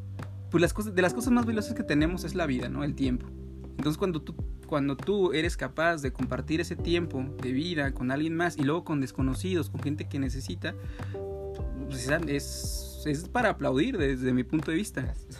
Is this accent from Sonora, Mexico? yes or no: no; Morelos, Mexico; yo recuerdo de niño, justamente en Morelos